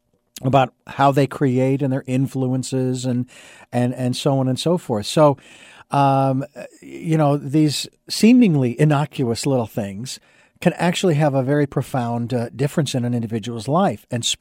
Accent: Phoenix, Arizona, United States; and I was born and raised in Phoenix

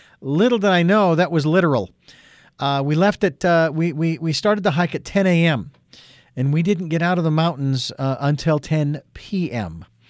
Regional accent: Phoenix, Arizona, United States; I grew up in Phoenix and around the deserts

